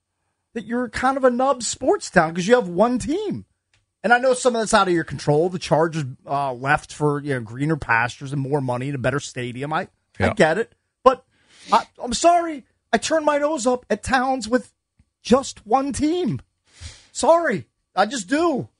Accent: Bowie, Maryland, United States; I'm from Bowie, originally.

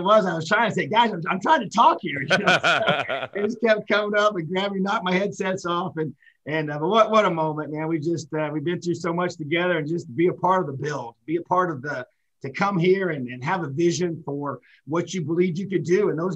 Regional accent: Indiana, United States; So to be able to be in this position as leading this program in my home state is pretty, pretty special.

